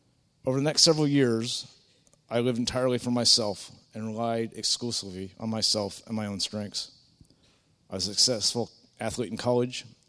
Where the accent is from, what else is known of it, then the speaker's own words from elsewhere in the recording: Sutherlin, Oregon, United States; I grew up in Sutherland, a small town in Southern Oregon. I was raised on a farm of 390 acres